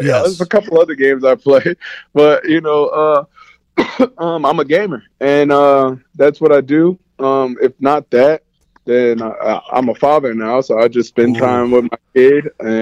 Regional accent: New Jersey, United States; I'm a guy from New Jersey. I'll never downplay

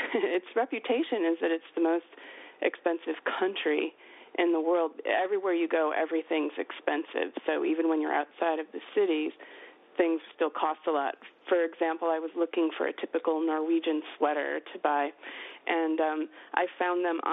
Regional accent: United States; As an American, I got it was 6 kroner in Norway

